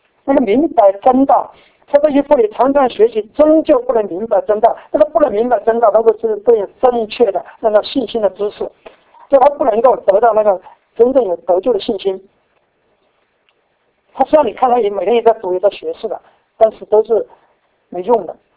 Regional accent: China; 那我们是中国人，所以我们对中国最熟悉，

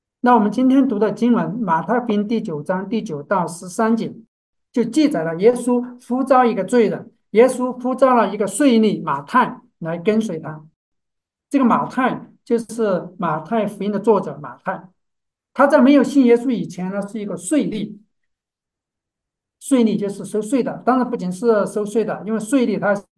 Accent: China; 就好像我们中国人恨我汉奸一样

